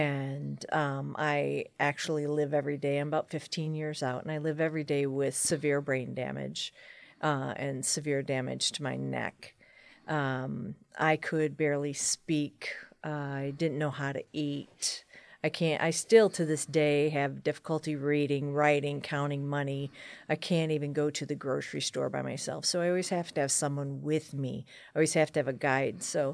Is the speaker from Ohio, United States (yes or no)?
yes; Toledo, Ohio, United States; So I grew up in Toledo, East Sider. Went to Wade High School. Graduated in 1980.